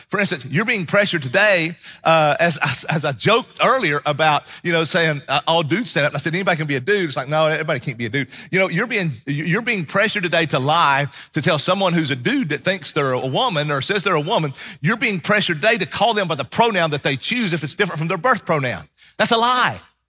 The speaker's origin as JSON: {"language": "English", "region": "Bible Belt", "country": "United States", "tie": "born or raised there", "said": "When I grew up in the Bible Belt."}